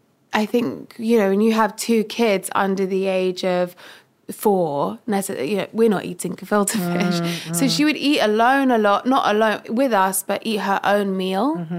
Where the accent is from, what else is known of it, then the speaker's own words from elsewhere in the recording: Brighton, South East England, United Kingdom; And, like, my mum grew up in Northwest London, so I grew up in Brighton.